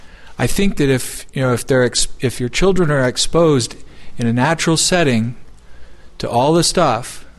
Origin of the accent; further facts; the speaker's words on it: Provo, Utah, United States; And I grew up in Provo, Utah.